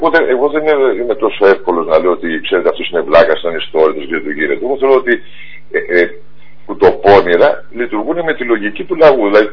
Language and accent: Greek; Macedonia, Greece; ως Μακεδόνας δεν θα μπορούσα ποτέ να δεχτώ μια ονομασία η οποία θα φέρει τη λέξη Μακεδονία και δεν θα ανήκει στην ελληνική επικράτεια